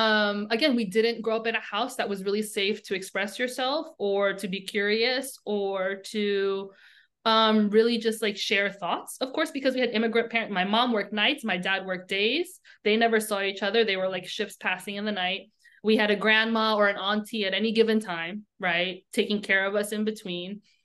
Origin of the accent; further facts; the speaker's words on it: New York, United States; I'm from New York, and you mind your business.